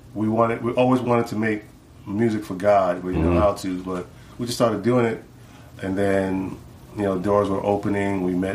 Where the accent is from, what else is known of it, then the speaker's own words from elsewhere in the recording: The Bronx, New York, United States; Well, we born and raised in New York, in the Bronx, we used to break dance, pop and all that stuff on the streets, along with other dancers.